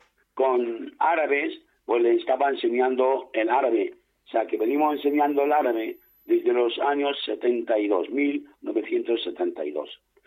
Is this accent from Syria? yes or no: yes; Syria; moved away as an adult; now in Spain; mi formación en mi país de origen, yo soy español de origen sirio, en Siria estudié ciencia islámica y de lengua árabe. Entonces, luego vine a España, a Granada concretamente, donde me licencié en medicina